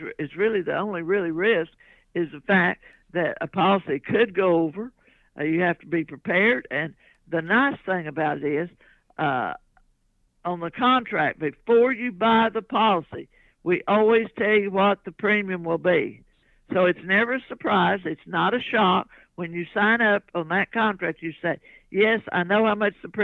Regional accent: United States; Being an American, the greatest place on earth.

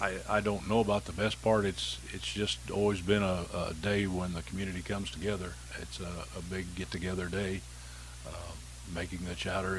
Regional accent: Bone Gap, Illinois, United States; Just growing up in Bone Gap, it's a, you know, it's a big place, so anything happens, everybody's involved.

